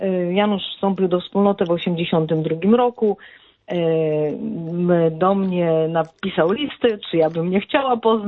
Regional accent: Szczecin, West Pomeranian Voivodeship, Poland; ze Szczecina byliśmy

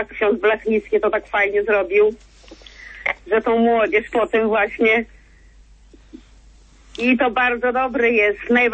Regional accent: Białystok, Podlaskie Voivodeship, Poland; jestem z Białegostoku.

